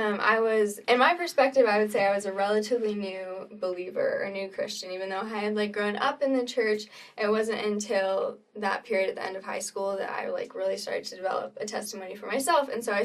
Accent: Arizona, United States; I'm from Arizona, by the way, so okay. This is where that's coming from.

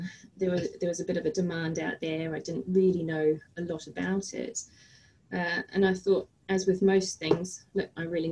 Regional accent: New Zealand; born there; as you said, I was born in New Zealand, so kind of pretty much an outdoorsy person right from day one.

